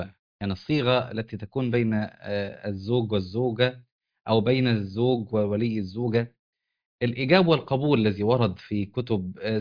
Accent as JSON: {"language": "Arabic", "region": "Upper Egypt", "country": "Egypt", "lives_now": "Cairo, Egypt", "said": "كنت عندنا في الصعيد"}